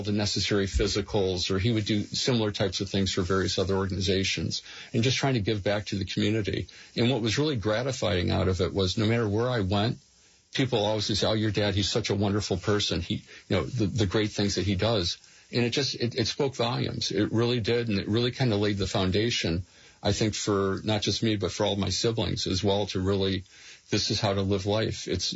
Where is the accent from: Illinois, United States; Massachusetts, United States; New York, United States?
Illinois, United States; Rockford; I was born in Rockford, Illinois, and grew up there the entire time.